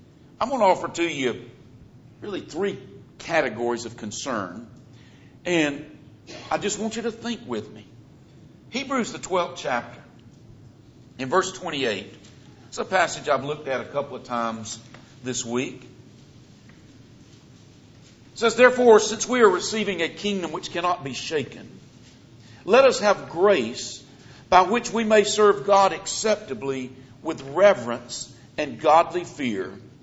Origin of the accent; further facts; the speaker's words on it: the South, United States; accent: southern; noticed that I speak with what some would consider a southern accent. Do you know how I got my southern accent? I grew up in the South.